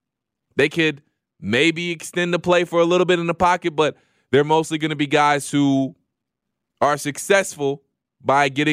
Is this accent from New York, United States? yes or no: no; Georgia, United States; And I would love to see that happen in his hometown, also my hometown.